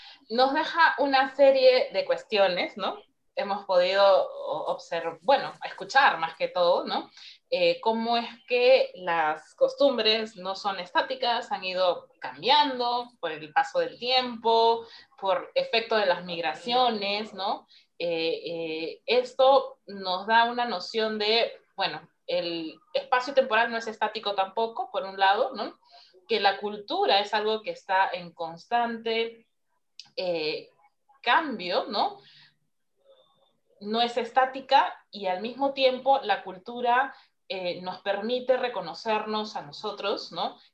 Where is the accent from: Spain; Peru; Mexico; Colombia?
Peru; nos enriquece como seres humanos, nos enriquece como peruanos, ¿no? O peruanas.